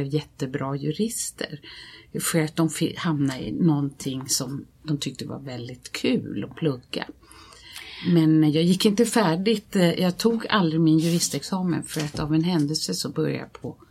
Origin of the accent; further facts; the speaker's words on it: Lidingö, Stockholm County, Sweden; Jag är 68 år och är uppvuxen på Lidingö faktiskt, där jag gick i skola och gymnasiet.